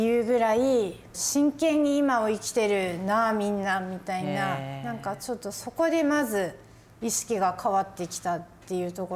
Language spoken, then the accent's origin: Japanese; Miyazaki, Japan; 私は宮崎で生まれ育っているので